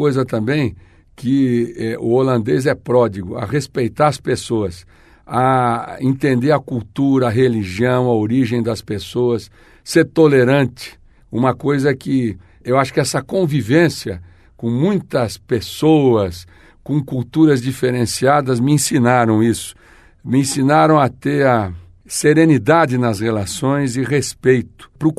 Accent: Corumbá, Mato Grosso do Sul, Brazil; born there; é pantaneiro também, como eu sou. Eu sou nascido em Corumbá, é a capital do Pantanal, a gente tem um orgulho muito grande disso.

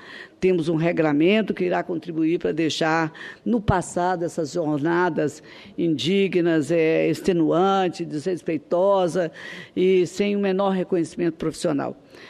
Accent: Brazil; refletir sobre a situação atual como brasileira que sou.

